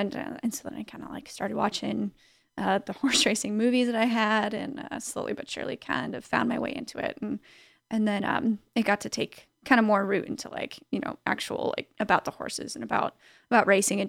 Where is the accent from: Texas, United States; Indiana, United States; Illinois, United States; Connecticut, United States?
Indiana, United States; Brazil; also born or lived in Mesa, Arizona; I was born in Mesa, Arizona. Lived there until I was 7. And then shortly thereafter moved to Brazil, Indiana. And very small town, not too much goes on there, but I loved living there.